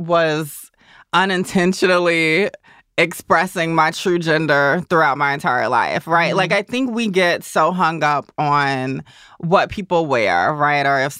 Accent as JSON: {"language": "English", "town": "Augusta", "region": "Georgia", "country": "United States", "tie": "born or raised there", "said": "I did not grow up in New York or even Atlanta, for that matter. I grew up in Augusta, Georgia."}